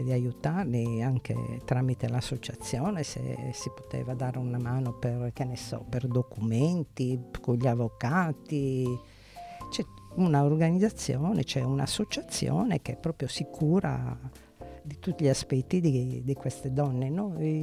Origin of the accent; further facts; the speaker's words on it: Ballao, Sardinia, Italy; born there; Io sono nata a Ballao